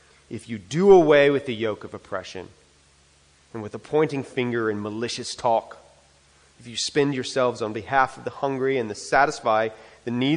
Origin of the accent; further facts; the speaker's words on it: United States; I, as an American, want to say loud and clear that the only Savior of our world has always been Jesus.